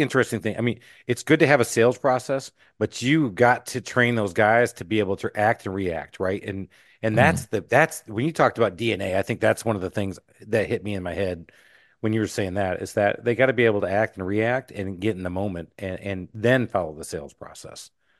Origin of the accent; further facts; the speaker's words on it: Michigan, United States; I get accused of being Canadian all the time. Yeah, because I came from Michigan. Yeah. So I can yay anybody to death if I had to.